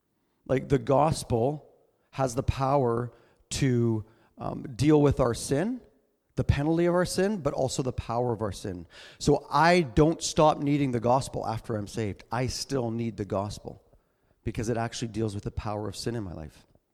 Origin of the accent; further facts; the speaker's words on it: Fort Saskatchewan, Alberta, Canada; So I grew up in Fort Saskatchewan. It was a small town, and I basically grew up on skates.